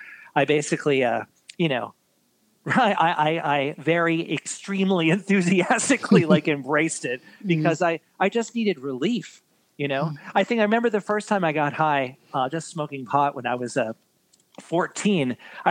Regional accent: New York City, New York, United States; So born and raised in New York City.

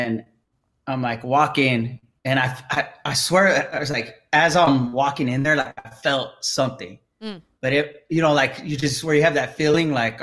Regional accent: Atlanta, Georgia, United States; born there; also born or lived in San Francisco; You know, I was born here in Atlanta, but then when I was, we always had relatives in San Francisco, and I eventually moved up there for a while, for like 15 years.

